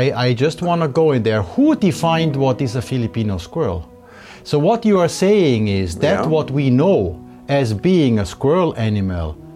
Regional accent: Germany; English is a second language; I'm a cameraman. And I'm from Germany.

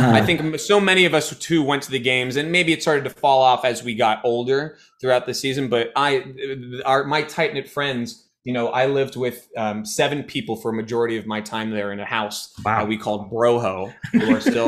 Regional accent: San Francisco, California, United States; But I'm from San Francisco, the Bay

